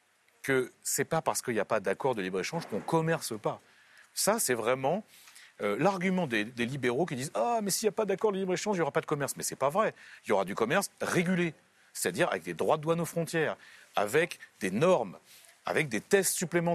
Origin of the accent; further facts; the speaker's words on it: France; parce que je suis français